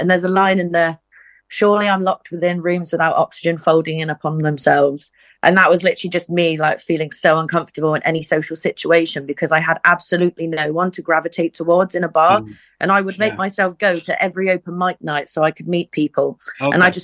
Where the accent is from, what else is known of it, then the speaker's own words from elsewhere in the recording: South West England, United Kingdom; So I'm originally from Cornwall, and I moved up around COVID time looking for a band